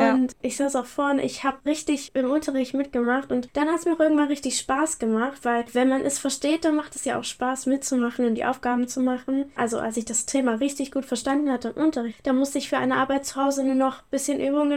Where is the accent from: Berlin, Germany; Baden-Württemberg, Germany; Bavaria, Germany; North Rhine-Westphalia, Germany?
North Rhine-Westphalia, Germany; Cologne; ich komme aus Köln.